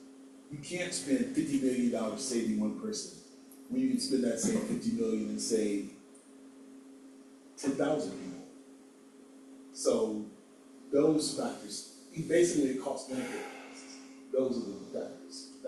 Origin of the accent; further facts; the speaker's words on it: San Francisco, California, United States; You know, I grew up in San Francisco. There are fewer and fewer Black people here.